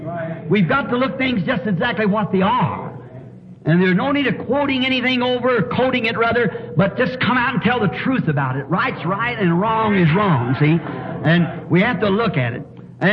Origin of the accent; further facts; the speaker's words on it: Arizona, United States; I'm from Arizona.